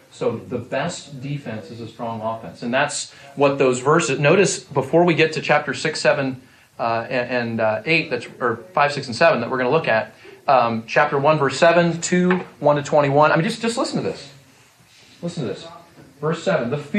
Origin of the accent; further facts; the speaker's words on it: Texas, United States; I'm from Texas.